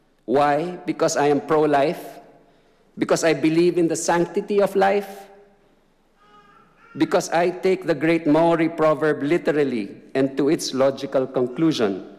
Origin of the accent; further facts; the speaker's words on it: Philippines; now in New Zealand; I am Catholic. I am a Filipino and a New Zealander.